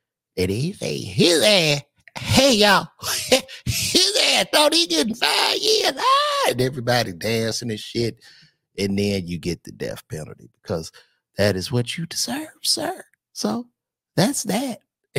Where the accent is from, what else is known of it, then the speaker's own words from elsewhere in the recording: Chicago, Illinois, United States; I grew up in Chicago on the South Side.